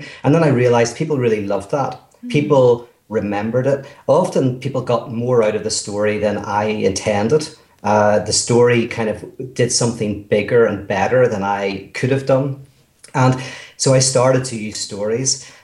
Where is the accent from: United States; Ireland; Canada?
Ireland; Now, the advantage I have is I'm Irish, so people think I'm a storyteller.